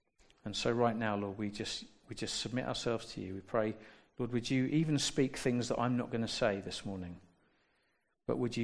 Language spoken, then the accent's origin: English; London, United Kingdom; I mean, I grew up in South London.